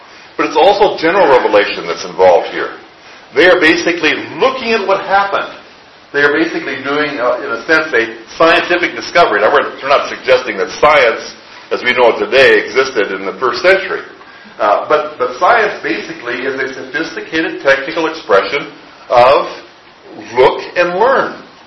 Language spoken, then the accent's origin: English; Midwest, United States; When I grew up in the Midwest, special needs children were put in a special home in the state.